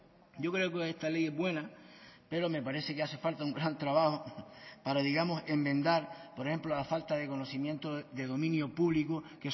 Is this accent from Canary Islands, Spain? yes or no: yes; Canary Islands, Spain; nos caracterizan como una comunidad étnica singular que somos el pueblo canario